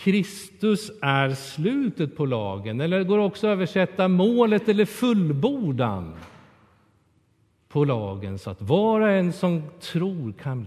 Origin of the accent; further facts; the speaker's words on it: Kolmården, Östergötland, Sweden; Jag är uppvuxen nära Kolmårdens djurpark